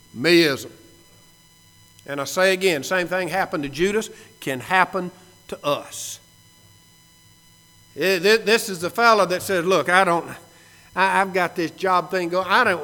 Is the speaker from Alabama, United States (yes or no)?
yes; Alabama, United States; Told you before, growing up in Alabama, I read that and I thought he's talking about cotton.